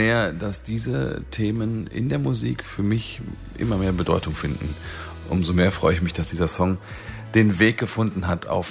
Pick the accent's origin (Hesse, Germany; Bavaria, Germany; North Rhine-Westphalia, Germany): North Rhine-Westphalia, Germany; Wuppertal; Denn hier ist meine Heimat und hier bleibe ich und hier fühle ich mich wohl und hier bin ich verankert. Und ja, von hier aus geht's immer los in die große, weite Welt, aber es geht auch immer wieder zurück. Immer wieder zurück nach Wuppertal.